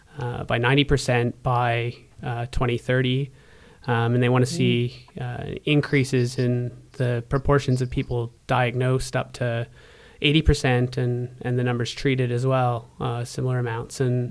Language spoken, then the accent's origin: English; Canada; moved away as an adult; now in Australia; I'm Canadian, but I've lived in Australia for almost a decade or just over a decade.